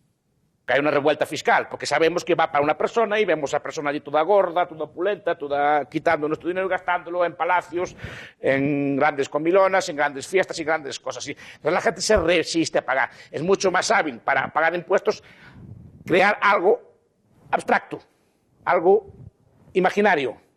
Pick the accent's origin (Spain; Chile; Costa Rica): Spain; Pues soy español.